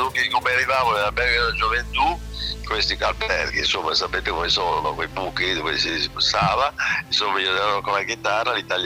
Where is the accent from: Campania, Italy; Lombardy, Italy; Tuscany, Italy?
Tuscany, Italy; Cascina; also born or lived in Florence; sono nato in Cascina, sono vissuto in Cascina fino a un certo punto, perché poi sono stato catapultato a Firenze per imparare a sciacquare i panni in Arno